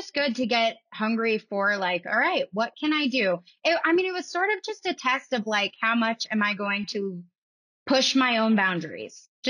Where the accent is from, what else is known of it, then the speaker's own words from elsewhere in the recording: East Coast, United States; now in Denver, United States; Like I live in Denver. It's sunny 300 days a year. I don't want to go anywhere colder. I'm from the East Coast already.